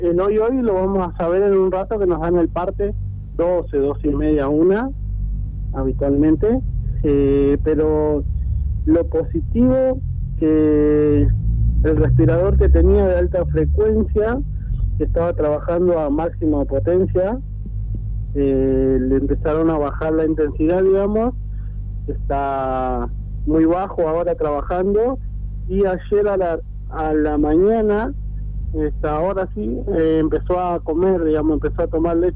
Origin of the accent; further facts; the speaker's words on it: Río Grande, Tierra del Fuego, Argentina; Sí, bueno, nosotros somos de Río Grande.